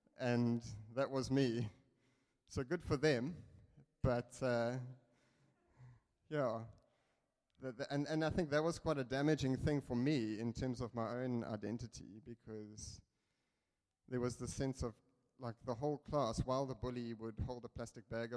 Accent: East London, Eastern Cape, South Africa; also born or lived in Port Elizabeth; we relocated at that point from East London, where I grew up, to Port Elizabeth.

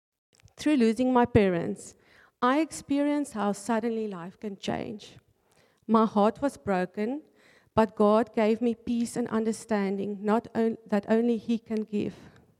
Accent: Wellington, Western Cape, South Africa; I grew up in Wellington, where I also completed my matric. We went to church as a family, but it was more about tradition than a real relationship with God.

